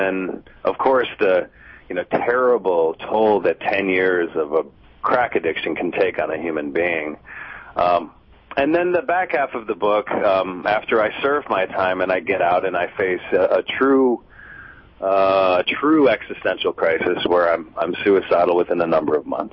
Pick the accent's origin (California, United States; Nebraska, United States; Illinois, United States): Illinois, United States; Chicago; the long and short of it is that I was raised in Chicago in a conservative family. My mother's family was from a line of working-class immigrants from Sicily.